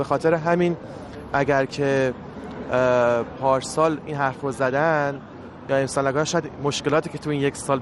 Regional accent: Iran; ولی کلن من شخصا به عنوان یک ایرانی خیلی امیدوارم که اوضاع بهتر بشه.

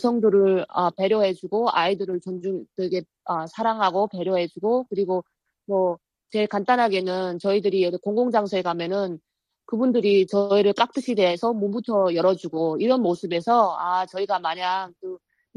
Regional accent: North Korea; now in United States; 우리 탈북민들이 모여서 수양회를 하거든요. 저희가 다 부모 친척도 없고 고향도 못 가고 하니까

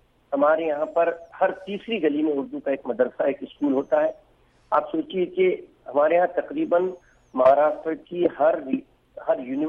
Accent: Malkapur, Maharashtra, India; میں اسی کا رہنے والا ہوں، اس کا نام ہے ملکہ پور،

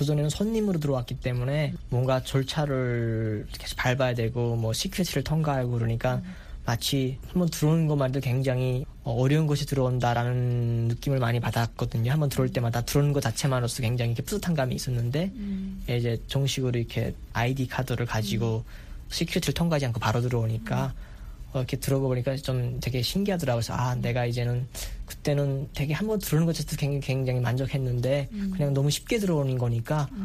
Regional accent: North Korea; 나는 내가 북한에서 왔다는 소리 안 했거든요.

